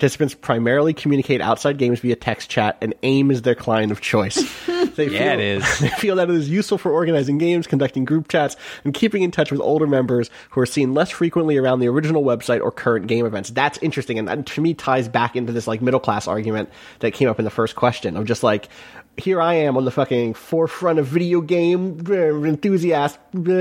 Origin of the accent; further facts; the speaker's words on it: Canada; being Canadian, I'm not even really supposed to be using it because it requires an American address and phone number to make an account